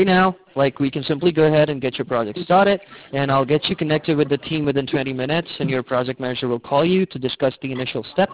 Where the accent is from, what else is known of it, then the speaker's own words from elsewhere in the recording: London, United Kingdom; accent: mixed; now in United States; Basically, I have a mixed accent, and the reason behind it, like, I'm from North London, so that's the reason I have a mixed accent. And I've been living in the U.S. for around, like, 8 years. It's been 8 years that I've been in the U.S.